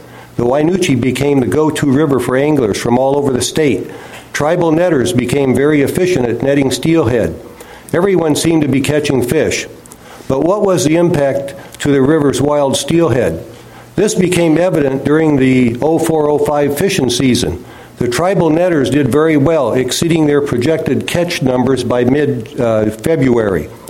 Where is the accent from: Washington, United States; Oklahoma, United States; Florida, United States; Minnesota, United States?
Washington, United States; Montesano; I'm from Montesano.